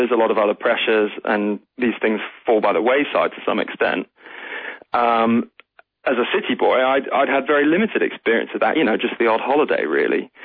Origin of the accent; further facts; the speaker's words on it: London, United Kingdom; I'm a city boy. I'm a Londoner.